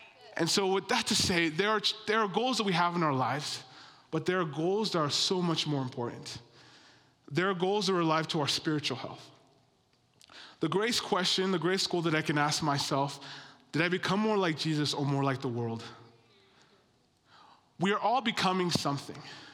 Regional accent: Nampa, Idaho, United States; I'm from Nampa, Idaho. That's where I was raised. My parents are from Rwanda, Africa. And yeah, I was raised here.

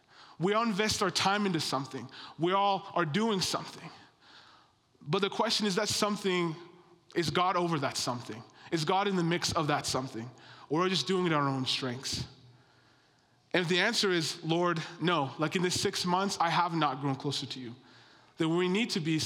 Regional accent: Nampa, Idaho, United States; I'm from Nampa, Idaho. That's where I was raised. My parents are from Rwanda, Africa. And yeah, I was raised here.

